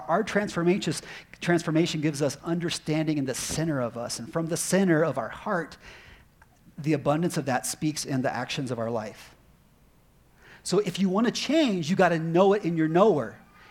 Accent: Prescott Valley, Arizona, United States; you don't get that from me because I'm from Prescott Valley. So I might have a weird accent.

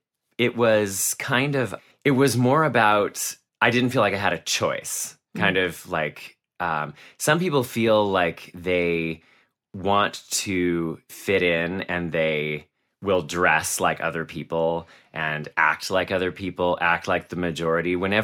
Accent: Vancouver, Washington, United States; I grew up in Vancouver, Washington.

